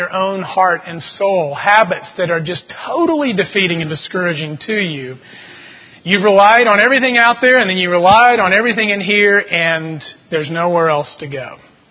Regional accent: El Paso, Texas, United States; But, growing up in El Paso, which is about 5,000 miles from everything out there, it is in the state of Texas.

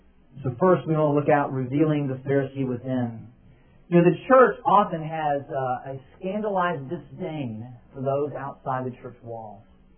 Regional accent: Texas, United States; I grew up in Texas, and one of the things that you will often see in Texas on the front door of many houses

